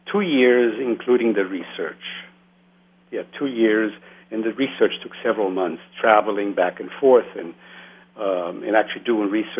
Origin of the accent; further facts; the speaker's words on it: Romania; as you said in the introduction, that I am from Romania.